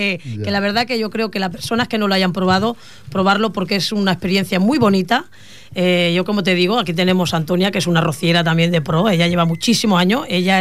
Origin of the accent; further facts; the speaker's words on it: Santa Perpetua, Catalonia, Spain; Yo soy de la Florida también. Yo vivo en la Florida y la Florida es de Santa Perpetua.